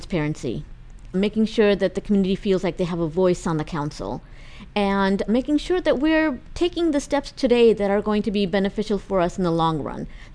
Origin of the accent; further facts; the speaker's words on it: California, United States; now in Irvine, United States; So my family background spans Pakistan and India. And I grew up in the Bay Area. We moved to Southern California in 2005 and came right to Irvine.